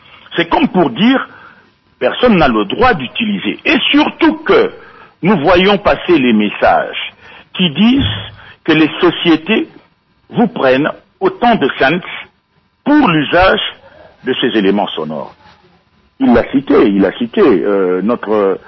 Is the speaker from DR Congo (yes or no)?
yes; DR Congo; je suis congolais.